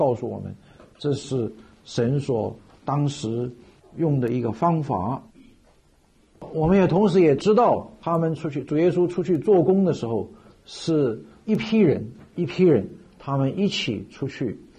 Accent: China; 中国人是最自私的，真的，我们都是中国人

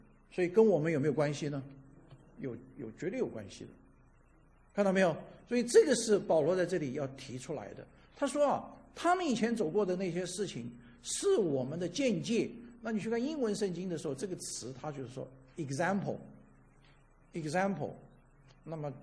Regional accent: China; 反正就是很对我们中国人来讲是很古老、很古老的时候的那段时间

